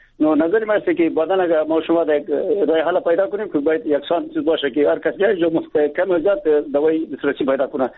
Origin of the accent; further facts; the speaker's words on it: Baghlan, Afghanistan; ما از بغلان هستم، ببینید ما در شهر کلینیک داریم، کلینیک کلان داریم